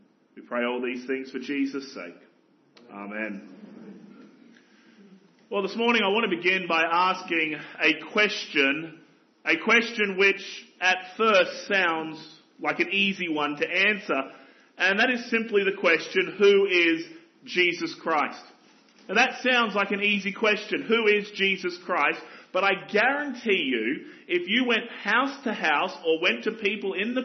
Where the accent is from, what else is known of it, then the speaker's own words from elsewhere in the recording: Australia; as you can tell from my accent, it's not a Cornish accent. It was even further drive from Australia